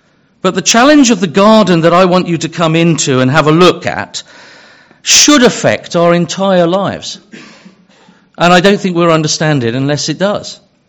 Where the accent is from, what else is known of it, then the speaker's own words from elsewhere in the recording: United Kingdom; I guess I'm British and animal stories sort of get to the emotions.